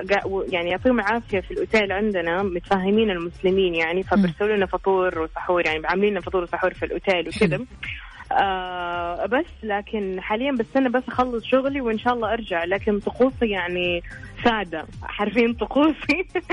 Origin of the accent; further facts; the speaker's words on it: Saudi Arabia; وكمان مثلا أنا عادة في السعودية بيتنا يعني مثلا أقوم أساعد ماما في المطبخ